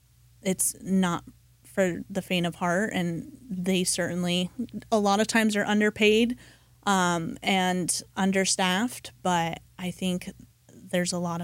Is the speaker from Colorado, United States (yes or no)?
yes; Colorado, United States; I grew up in Colorado, so I guess I'm a little biased on that front